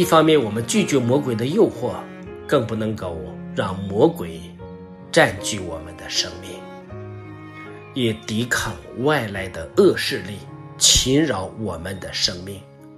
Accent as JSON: {"language": "Chinese", "country": "China", "said": "就像我们中国人，那是天人合一的生命"}